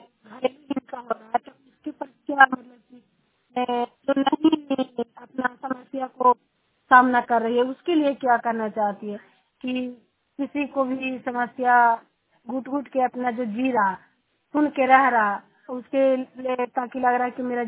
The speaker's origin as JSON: {"language": "Hindi", "town": "Chandi", "region": "Bihar", "country": "India", "said": "चंडीदेव के रहने वाली हूँ"}